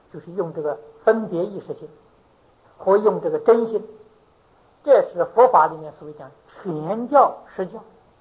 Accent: China; 这两部经啊都是为我们中国人最喜欢读的

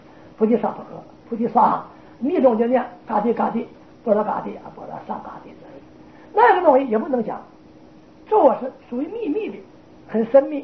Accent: China; 往北来传的大乘佛法，我们中国人接受的90%以上都是梵文的经典。

